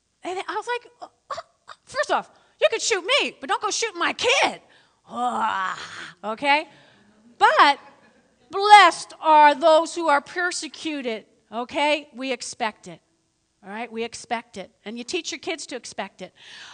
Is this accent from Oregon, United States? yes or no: no; New Jersey, United States; We grew up in North Jersey, and I only remember one hurricane way back.